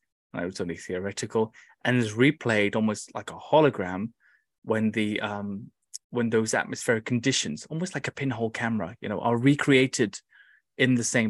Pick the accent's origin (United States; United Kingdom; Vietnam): United Kingdom; England; We're still English. We're still civilized, you know, and it's right.